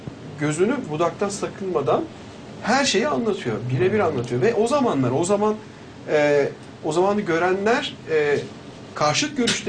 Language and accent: Turkish; Ankara, Turkey; ben Ankara'da doğdum büyüdüm.